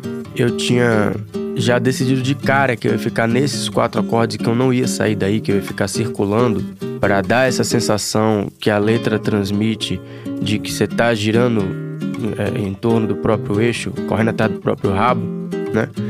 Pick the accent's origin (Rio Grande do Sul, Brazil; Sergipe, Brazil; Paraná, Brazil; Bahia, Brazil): Bahia, Brazil; Salvador; now in São Paulo, Brazil; eu vim de Salvador, moro aqui em São Paulo desde o começo desse ano